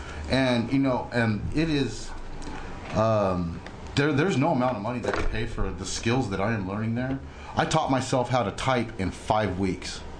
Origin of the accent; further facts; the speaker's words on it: California, United States; And then they had misdiagnosed me, and I'm from California, and I went to like a big clinic, Scripps Clinic, Green's Clinic